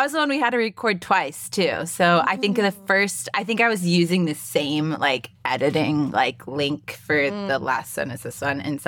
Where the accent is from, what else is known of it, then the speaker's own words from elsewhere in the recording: California, United States; I live in the sunny state of Florida. I'm from California and always thought Floridians were like losers.